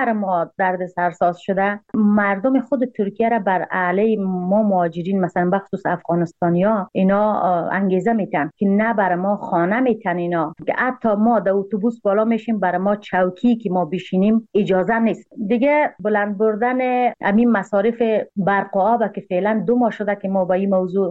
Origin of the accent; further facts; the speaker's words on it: Afghanistan; now in Turkey; از افغانستان تا ایران قانونی آمدم،